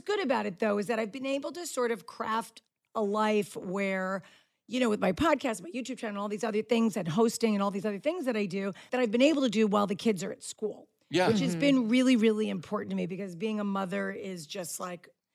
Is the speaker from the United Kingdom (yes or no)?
no; East Coast, United States; And I'm from the East Coast, so I'm very excited that my daughter is going to Tufts.